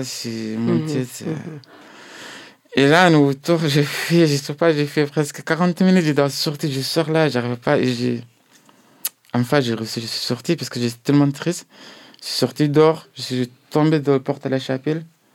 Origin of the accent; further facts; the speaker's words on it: Sudan; French is a second language; now in France; Moi, en fait, je suis né dans un petit village, en fait, mais je suis grandi dans une troisième ville au Soudan.